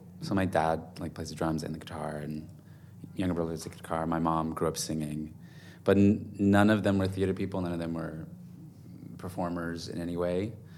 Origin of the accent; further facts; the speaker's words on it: Virginia Beach, Virginia, United States; also born or lived in California / Germany; I was born in California and we moved, I think we moved 8 times by the time I was a junior in high school. We lived in Germany for 3 years, but Virginia Beach was like our last junior year to now.